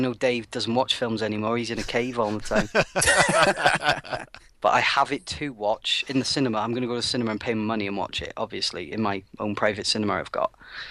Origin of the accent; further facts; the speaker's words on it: United Kingdom; But as a British person, and I've, you know, I can't really relate much to these stories I find when I watch them